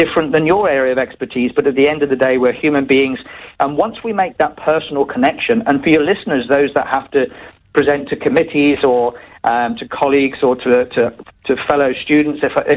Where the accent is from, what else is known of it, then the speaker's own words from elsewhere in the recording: United Kingdom; I'm of an age where I grew up in the Margaret Thatcher years in the United Kingdom.